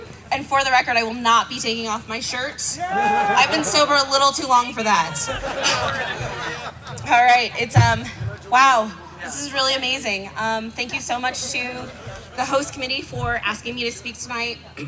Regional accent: Boulder, Colorado, United States; I'm from Boulder, Colorado, and that's where I live. That's where I was raised

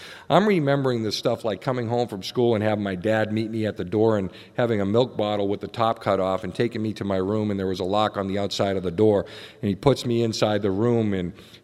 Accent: Boston, Massachusetts, United States; I grew up in Boston, one of the most racial capitals in the country in the 70s. We had forced busing and stuff.

